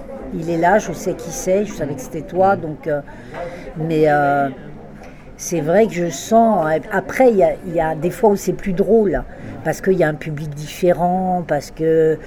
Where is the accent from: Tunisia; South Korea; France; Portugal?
France; Corsica; il y en a qui ont réservé parce que je suis corse.